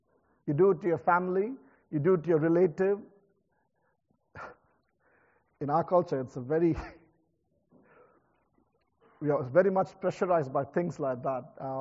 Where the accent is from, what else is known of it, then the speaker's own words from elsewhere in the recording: India; And I come from India where it's a constant struggle and battle